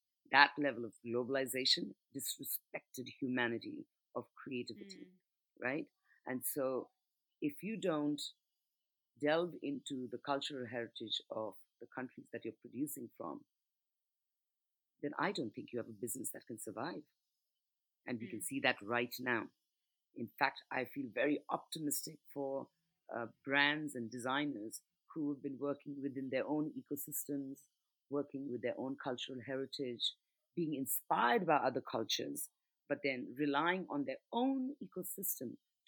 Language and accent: English; India; because, I mean, you know, I grew up in India.